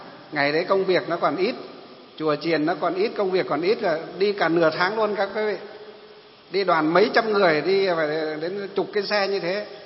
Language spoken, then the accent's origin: Vietnamese; Lương Sơn, Hòa Bình, Vietnam; khi tôi còn bé bé, ở quê hương của tôi ở trong Lương Sơn Hòa Bình ấy, dọc cái đường Hồ Chí Minh ấy